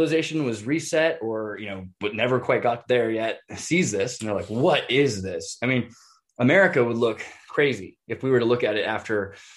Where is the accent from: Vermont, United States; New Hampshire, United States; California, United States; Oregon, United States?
California, United States; Santa Cruz; I come from Santa Cruz, California